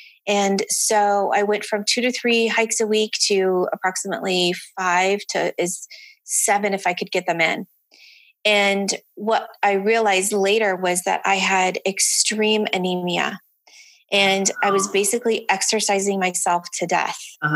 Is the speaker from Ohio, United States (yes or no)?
no; California, United States; I'm from Southern California. Mm-hmm. I am 50.